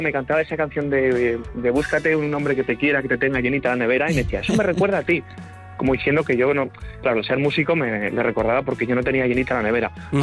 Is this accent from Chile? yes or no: no; Tarazona, Aragon, Spain; me sale de forma natural presumir de mi tierra, de mi Tarazona, de mi Moncayo y siempre lo he hecho, siempre lo haré